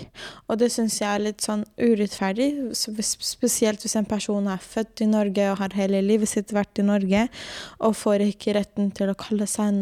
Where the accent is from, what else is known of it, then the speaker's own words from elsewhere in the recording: Portugal; now in Norway; jag är portugisisk, men så kan jag ha 5% från Pakistan eller något sånt.